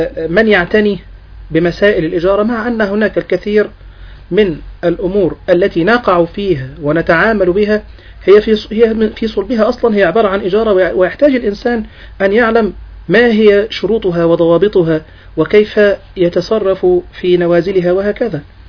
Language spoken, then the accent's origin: Arabic; Egypt; مثلا عندنا في مصر مسألة الايجار اللي بيسموه ايجار دايم